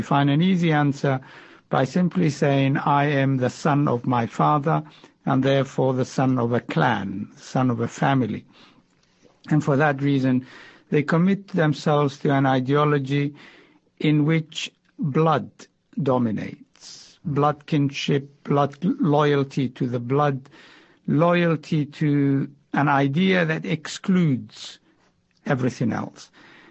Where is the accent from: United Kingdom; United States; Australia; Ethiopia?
Ethiopia; Somali Region; when I was growing up, and I grew up in the Ogaden, the Somali-speaking part, now, and the Ethiopia